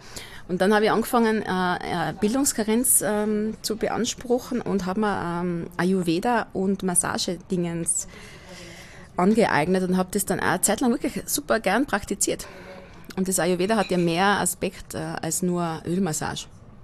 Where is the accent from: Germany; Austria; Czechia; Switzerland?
Austria; Styria; fühle mich sehr wohl als Steirerin, aber eigentlich muss ich ehrlich sagen, als Österreicherin